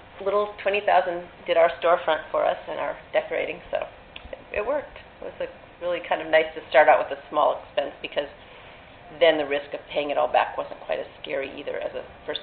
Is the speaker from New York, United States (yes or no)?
no; Minneapolis, Minnesota, United States; Well, I grew up in Minneapolis and I spent my childhood there, and my dad actually worked for Pillsbury